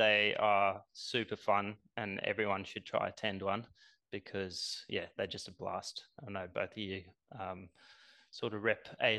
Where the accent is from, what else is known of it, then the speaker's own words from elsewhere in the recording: South Africa; now in Australia; I grew up in South Africa and grew up in a little property, so we used to get, you know, some cool reptiles coming through there.